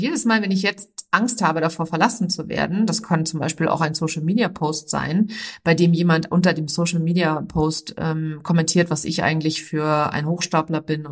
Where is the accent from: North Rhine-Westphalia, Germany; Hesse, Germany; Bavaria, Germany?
Hesse, Germany; born there; ich bin in der Nähe von Frankfurt geboren